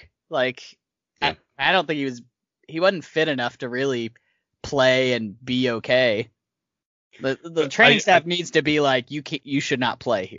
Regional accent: United States; But I mean, to me as an American fan, like I'm used to like coaches changing a lot for different sports

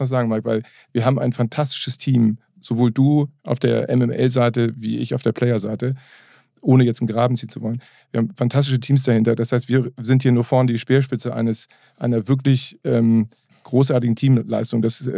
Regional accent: Hamburg, Germany; Also das war ja sozusagen die als Hamburger die Quelle, die Urquelle allen Wissens

